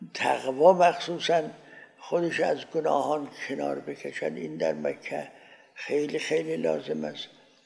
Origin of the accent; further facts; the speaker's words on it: Iran; گفت شما اهل کجایید؟ گفتم ما ایرانی هستیم.